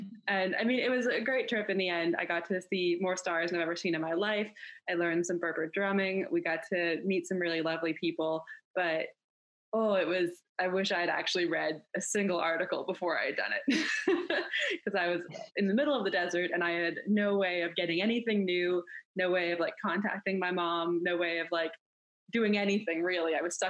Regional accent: Canada; I grew up in Canada. So like in Canada, in the winter it's cold, in the summer it's hot, and hot and cold don't meet.

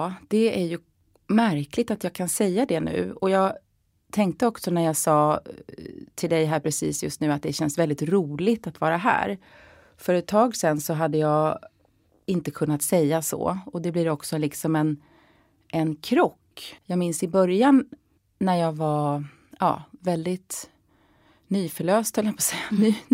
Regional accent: Kronoberg County, Sweden; Jag är uppväxt i Småland utanför Växjö.

